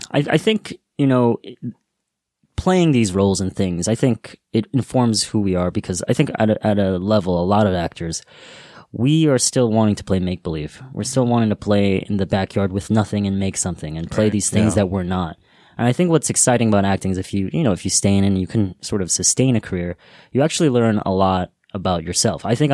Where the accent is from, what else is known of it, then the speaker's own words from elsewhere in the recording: New York, United States; now in Los Angeles, United States; I'm from New York, you know, I'm in LA now, more for work here, but I was a shy kid as a kid